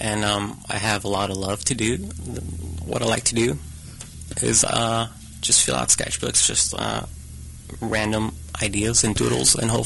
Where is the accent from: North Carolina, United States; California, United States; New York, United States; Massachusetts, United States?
California, United States; I'm from the Central Valley, just where a lot of people that pick fruit, letters, yeah. Like agricultural, yeah.